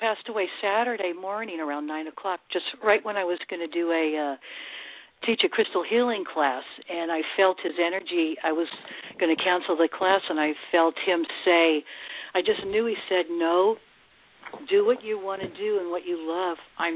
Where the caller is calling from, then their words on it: Goleta, California, United States; from Goleta, California.